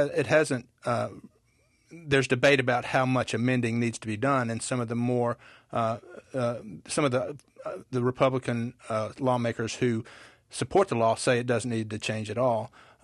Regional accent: Birmingham, Alabama, United States; born there; I was born in April of 1963, right in the heart of the movement here in Birmingham.

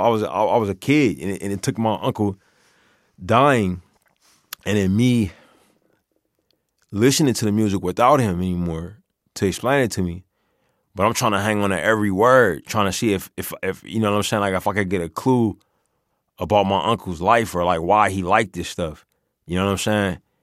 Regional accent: Oakland, California, United States; I grew up in Oakland, which is very dominated by street culture.

